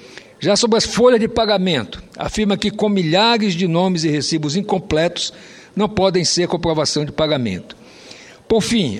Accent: Roraima, Brazil; born there; eu que nasci em Roraima, mas filho de um cearense que foi para lá para trabalhar e viver lá, neto de paraibanos que também foram para lá

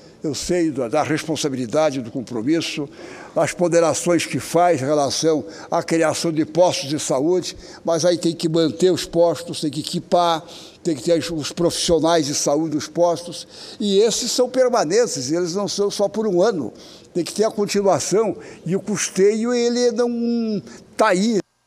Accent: Santa Catarina, Brazil; tem dois secretários aqui de saúde de dois municípios lá do meu estado, lá do Oeste Catarinense.

